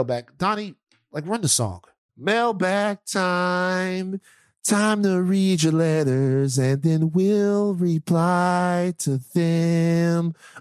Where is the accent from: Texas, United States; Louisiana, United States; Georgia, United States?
Louisiana, United States; I'm from Louisiana. I'm not. I came from here and I moved here. I'm not going to live in the cold, man.